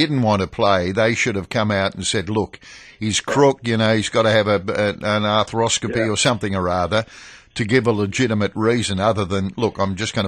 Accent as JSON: {"language": "English", "town": "Melbourne", "region": "Victoria", "country": "Australia", "tie": "born or raised there", "said": "I grew up in Melbourne, so I've always been a bit of an Aussie Rules fan."}